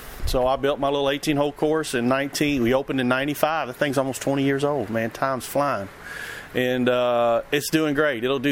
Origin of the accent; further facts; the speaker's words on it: Kentucky, United States; I was so torn up at Valhalla, you know, being in my home state and with everybody watching